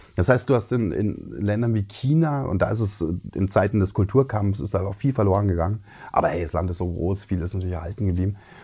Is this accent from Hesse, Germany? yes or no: no; Saxony, Germany; wir kommen aus Sachsen, ja. Erzgebirge, ja.